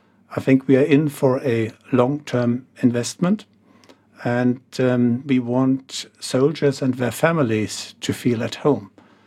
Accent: Germany; And I was born in Western Germany. In Western Germany, I grew up in a divided country during the Cold War.

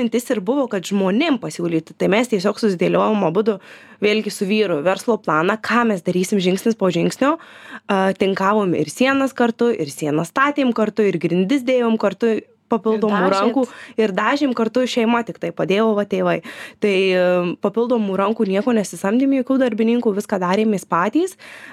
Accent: Marijampolė, Marijampolė County, Lithuania; Kadangi pati esu Marijampolietė, tai visą laiką sakiau, kad Marijampolė, tai kažką jau tikrai padarysiu.

